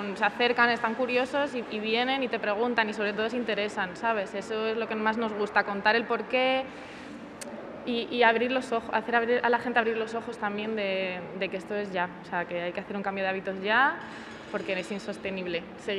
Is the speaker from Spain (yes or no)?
yes; Tres Cantos, Community of Madrid, Spain; Y somos de Tres Cantos de toda la vida.